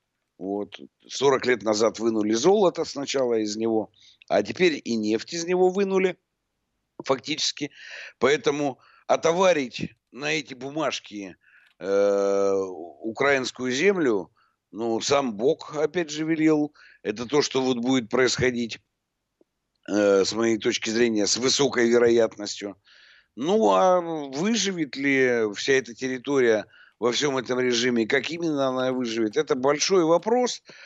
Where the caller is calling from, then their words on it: Omsk Oblast, Russia; вот я, знаете, слушатель из Омской области